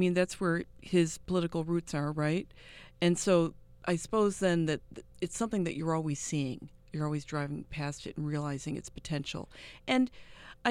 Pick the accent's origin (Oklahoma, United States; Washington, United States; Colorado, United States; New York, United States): New York, United States; Lockport; I grew up in Lockport, and so I knew about the Erie Canal